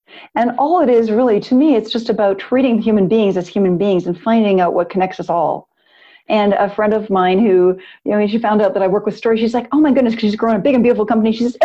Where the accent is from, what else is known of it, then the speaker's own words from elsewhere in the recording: Alberta, Canada; and I'm from Alberta